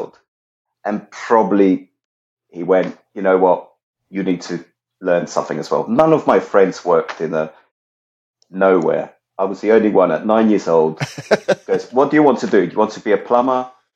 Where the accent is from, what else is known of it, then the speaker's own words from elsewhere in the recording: Italy; now in United Kingdom; Because I come from Italy